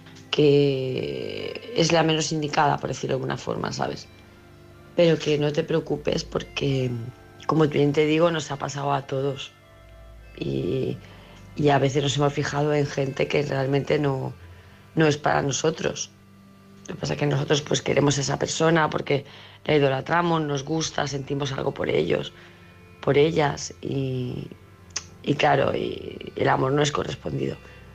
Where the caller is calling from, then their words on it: Palma de Mallorca, Balearic Islands, Spain; de Palma de Mallorca